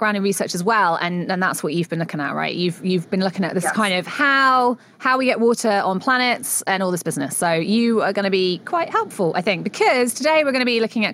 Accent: United Kingdom; I'm very British.

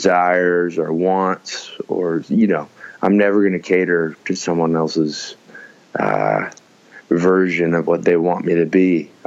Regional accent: Birmingham, Alabama, United States; So for me, you know, growing up in Birmingham and being an Alabamian, you know, it's just somebody, you can't help but get touched by the culture, and especially the Southern culture of it

